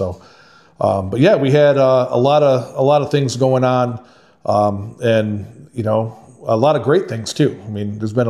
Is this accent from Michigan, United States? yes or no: yes; Owosso, Michigan, United States; Sunday we went down to my hometown of Owosso, Michigan. That's right, I'm a Trojan.